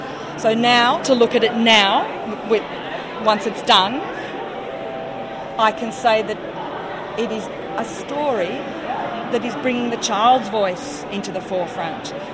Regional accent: Australia; I'm an Australian

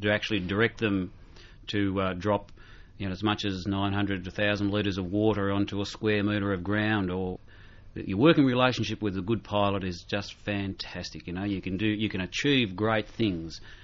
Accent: Victoria, Australia; I was brought up in the Yarra Valley in Victoria

